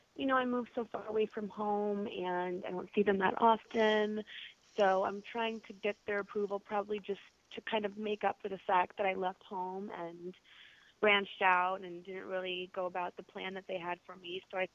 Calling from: Hoboken, New Jersey, United States; I'm calling from New Jersey in Hoboken.

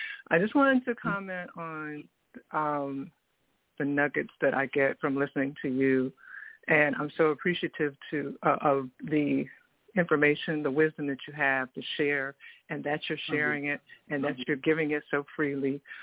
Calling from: Fayetteville, North Carolina, United States; from Fayetteville, North Carolina.

